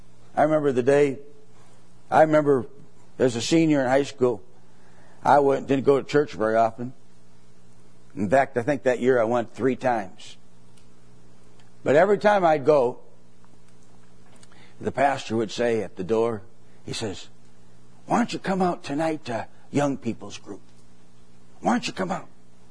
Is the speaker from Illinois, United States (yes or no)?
no; Delafield, Wisconsin, United States; I remember my mom, when we were growing up in Delafield, there was five or six ladies in the neighborhood. We're just a little neighborhood, you know, five or six houses.